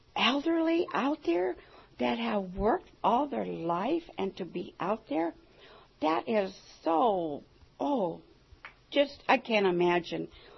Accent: Las Vegas, Nevada, United States; born there; I was born here in Las Vegas

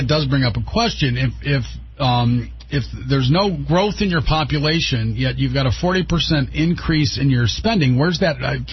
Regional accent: Michigan, United States; I used to own a couple restaurants in Oakland County. I used to live in Oakland County. I grew up in Oakland County.

